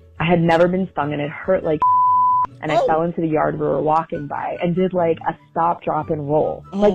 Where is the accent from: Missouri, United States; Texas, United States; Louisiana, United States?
Texas, United States; I grew up in Texas and wanted to be a cowgirl so bad.